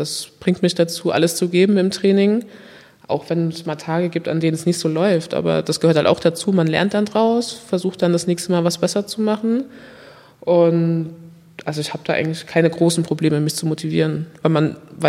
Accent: Germany; ich bin in Deutschland groß geworden, habe Familie und Freunde hier

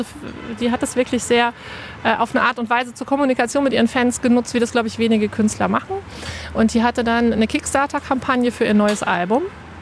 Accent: Hannover, Lower Saxony, Germany; na, ich komme aus Hannover.

